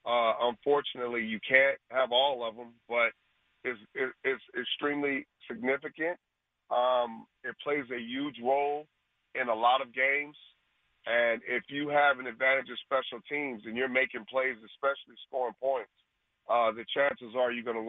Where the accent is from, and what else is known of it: Los Angeles, California, United States; born or raised there